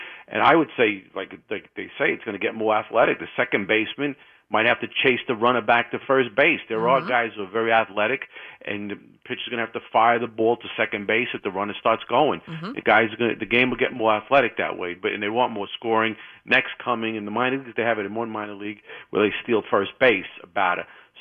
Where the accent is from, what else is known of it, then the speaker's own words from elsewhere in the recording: Bronx, New York, United States; I grew up 30 minutes in the Bronx from Yankee Stadium, if you don't include traffic jams.